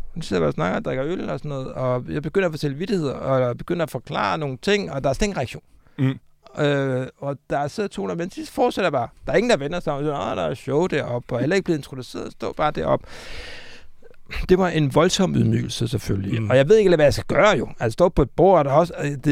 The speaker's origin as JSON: {"language": "Danish", "region": "Capital Region of Denmark", "country": "Denmark", "said": "Og jeg er selv fra Nordsjælland."}